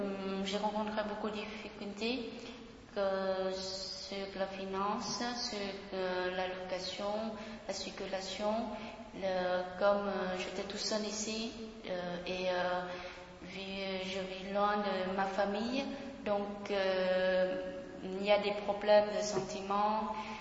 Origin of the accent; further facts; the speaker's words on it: Vietnam; French is a second language; now in France; je suis une Vietnamienne qui fait mes études en France. Ça fait un an et plus.